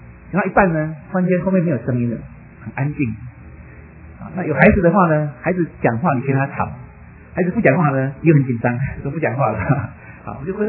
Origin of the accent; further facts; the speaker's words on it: China; now in United States; 那我们从国内出来的很多弟兄姐妹们，我们很难得到了美国